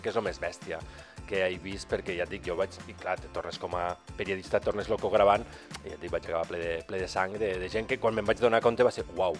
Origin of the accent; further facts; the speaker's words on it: Tortosa, Catalonia, Spain; Jo soc de Tortosa, llavors també tinc més contactes amb gent de Tortosa.